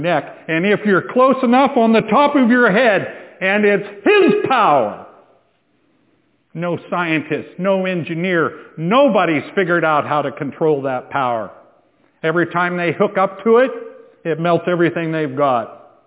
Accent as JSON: {"language": "English", "region": "Midwest", "country": "United States", "tie": "born or raised there", "said": "You guys know I was raised in the Midwest. We were taught never to go outside when it was quiet like that."}